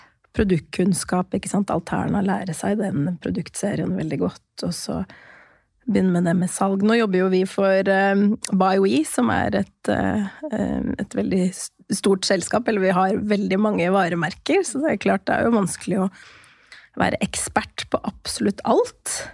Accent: Hamar, Innlandet, Norway; men jeg kom jo egentlig fra Hamar og valgte å ta lærlingtida mi i Kristiansand.

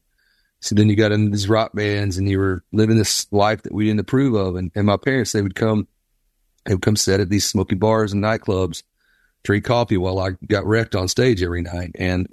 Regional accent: Pensacola, Florida, United States; born there; But basically I was born in Pensacola, Florida.

